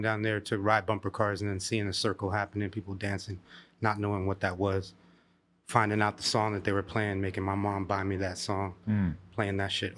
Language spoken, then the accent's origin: English; Venice Beach, California, United States; I grew up in Venice Beach